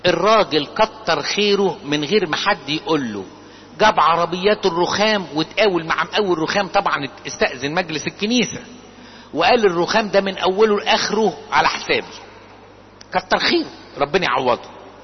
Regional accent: Egypt; لكن مشكلتنا احنا كمصريين، مشكلتنا احنا كأباط

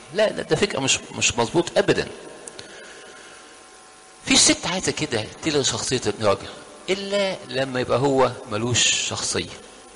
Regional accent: Egypt; في قلق عندنا احنا كمصريين هنا، خايف للست تمشي البيت

